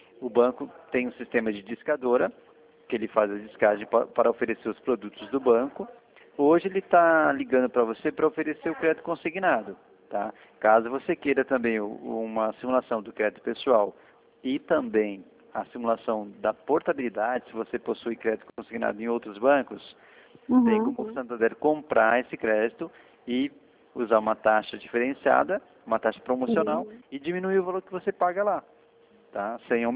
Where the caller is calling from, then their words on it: Jaguariúna, São Paulo, Brazil; sou aqui da região de Campinas, a gente é a cidade de Jaguariúna.